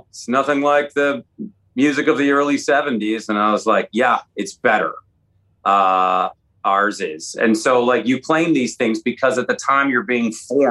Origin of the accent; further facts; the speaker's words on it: Seattle, Washington, United States; I grew up in Seattle. So it meant a lot.